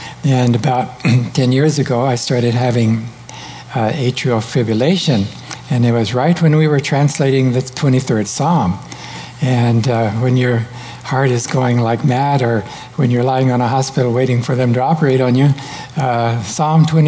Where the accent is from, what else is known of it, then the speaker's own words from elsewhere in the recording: Texas, United States; And but being a Texan, God knew exactly what I needed, a big dose of humility.